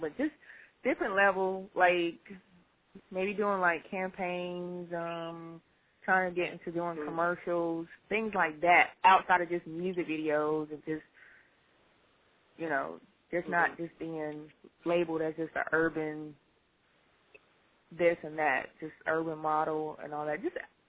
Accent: North Carolina, United States; I'm from North Carolina.

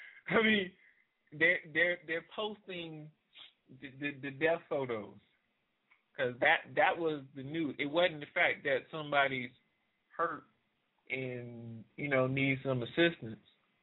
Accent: New Orleans, Louisiana, United States; down in my hometown, New Orleans

